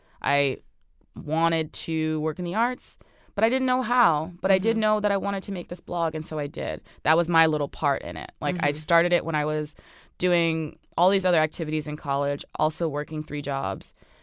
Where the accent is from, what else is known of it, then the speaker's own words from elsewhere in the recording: Orange, New Jersey, United States; I grew up on Sterling Avenue in Orange, New Jersey, and like, very unassuming person always my entire life